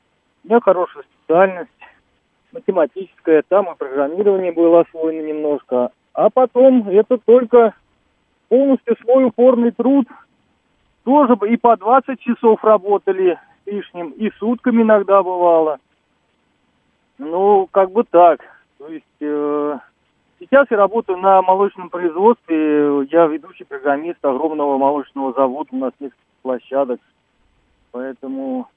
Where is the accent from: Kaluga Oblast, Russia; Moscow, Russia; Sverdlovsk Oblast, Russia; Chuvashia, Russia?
Kaluga Oblast, Russia; сам из простой семьи. У меня родители обычные крестьяне. Сам я из деревни, из Калужской.